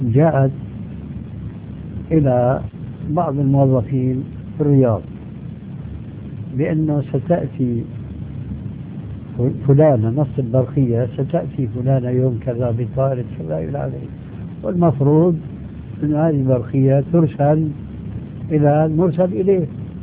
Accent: Syria; وكما يقولون عندنا في الشام بلا طول سيرة

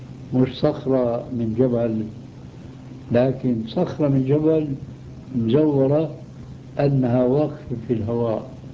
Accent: Damascus, Damascus Governorate, Syria; دمشقي آني

